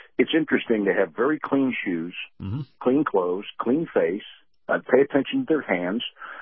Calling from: St. Petersburg, Florida, United States; from St. Pete.

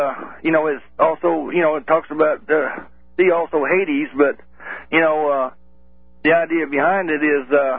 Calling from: Missouri, United States; Missouri.

